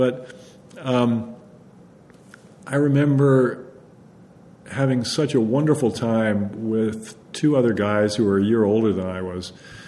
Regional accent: Concord, Massachusetts, United States; that was what growing up in Concord in the 1950s was like.

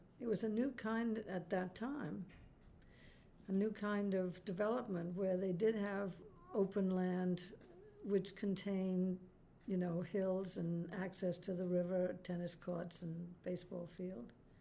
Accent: Dover, Massachusetts, United States; also born or lived in Boston; I was born in Boston, and I lived mostly in Dover, Massachusetts, as a young girl and college girl and early working.

